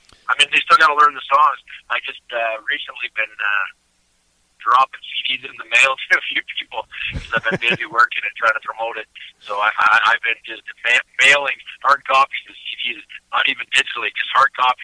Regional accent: Eastern Canada, Canada; And I come from Eastern Canada, in Eastern Canada, we're kind of famous for something called kitchen parties.

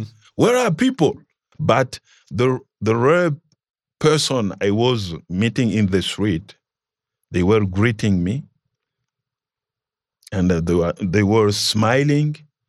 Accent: DR Congo; moved away as an adult; I came from Congo, passing by Zambia, Tanzania, and Kenya.

